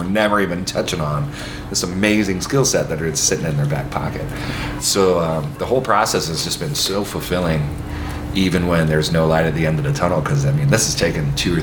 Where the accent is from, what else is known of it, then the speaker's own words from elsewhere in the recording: St. Louis, Missouri, United States; I was nice, because I'm from St. Louis, and we got courtesy.